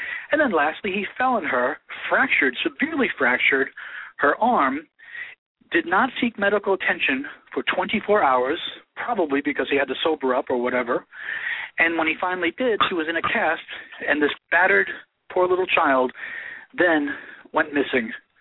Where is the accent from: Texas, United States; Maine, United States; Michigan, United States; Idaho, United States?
Maine, United States; The baby Ayla case here in my home state of Maine